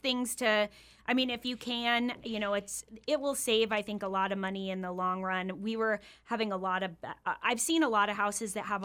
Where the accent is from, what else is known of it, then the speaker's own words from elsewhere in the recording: Alaska, United States; growing up in Alaska, you and I both know it can go from 40 above to 40 below in a day.